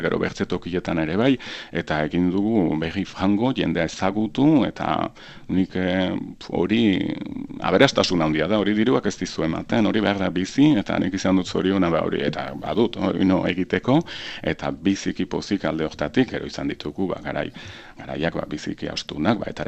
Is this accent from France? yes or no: yes; Saint-Pée-sur-Nivelle, Nouvelle-Aquitaine, France; also born or lived in Saint-Jean-de-Luz; ni senpertarra naiz, Amazkaindarran, eta Donibane Lohizunen sortu nintzen ospitala maizen, baina nien naiz iparraldekoa sentitzen, Euskal Herri osokoa baizik, zeren amatxi Nafarra baizen, Arantzan eta Iruñan eta denetan ditugu senideak